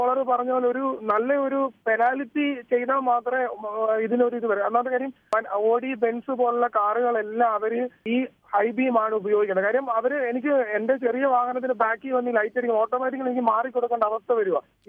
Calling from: Ernakulam, Kerala, India; also born or lived in Mavelikkara; ഞാൻ എറണാകുളത്ത് നിന്നാണ് വിളിക്കുന്നത്.

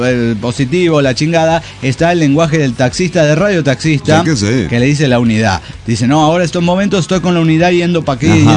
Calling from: Tarija, Bolivia; de Tarija, Bolivia.

